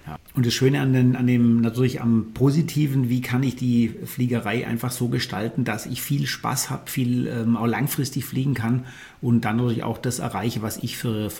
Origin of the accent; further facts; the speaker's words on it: Ravensburg, Baden-Württemberg, Germany; born there; Also ich bin gebürtiger Ravensburger und bin auch wieder in Ravensburg ansässig